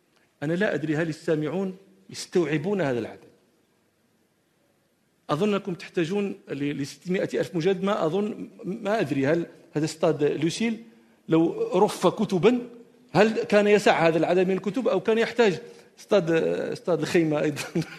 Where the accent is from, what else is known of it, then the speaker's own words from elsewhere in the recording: Morocco; وهذا كان طبيبا، كان في عهد دولة الموحدين عندنا في المغرب